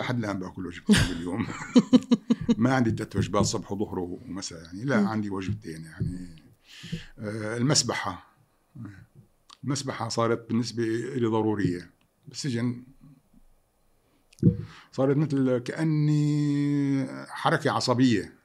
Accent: Aleppo, Aleppo Governorate, Syria; also born or lived in Jarabulus; أنا بلدي حلب وعايش بحلب يعني أساسي، أنا من جرابلس بس حياتي كلها عشتها بحلب.

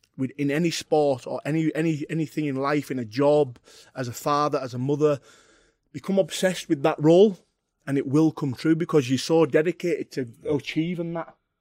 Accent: Harraby, North West England, United Kingdom; Yeah, I mean, where I'm from, Harraby, it was really rough when I was young. It was really rough.

